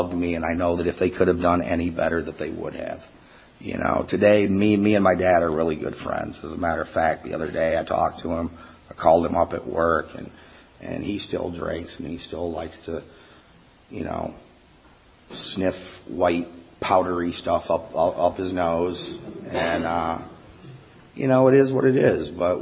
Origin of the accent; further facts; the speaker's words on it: Michigan, United States; I'm not from Philly. I'm from Detroit. Actually, I'm from a small farm town outside of Detroit. And pretty much the town was you either farmed or you played sports.